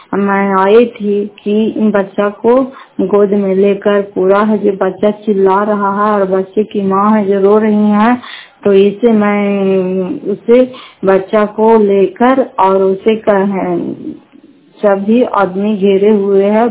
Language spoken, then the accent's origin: Hindi; Fatehpur, Bihar, India; घर फतेहपुर, पंचायत मकरौता, जिला नालंदा, करापसरा ब्लॉक की निवासी हूँ।